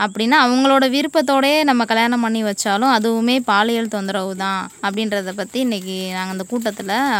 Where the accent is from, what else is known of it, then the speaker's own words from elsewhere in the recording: Vadakarai, Tamil Nadu, India; ஊர் வடகர.